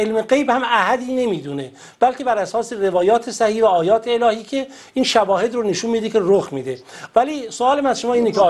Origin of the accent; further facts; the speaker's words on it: Iran; ما هم به عنوان یه ایرانی تلاش خواهیم کرد که بهترین ها رو انتخاب بکنیم